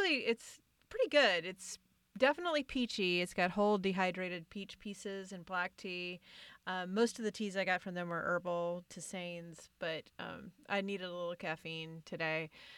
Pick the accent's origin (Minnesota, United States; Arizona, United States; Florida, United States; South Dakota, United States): South Dakota, United States; and I'm originally from South Dakota, so I'm familiar with the cornfields in the backyard.